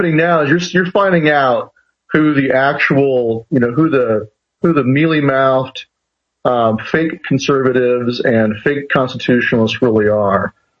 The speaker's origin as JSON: {"language": "English", "country": "United States", "said": "as an American, as a military veteran, and as a father"}